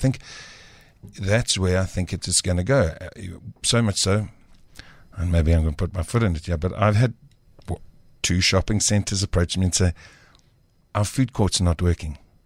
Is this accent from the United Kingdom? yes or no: no; South Africa; born there; I lived abroad. I was born in South Africa and then I went overseas and then I came back.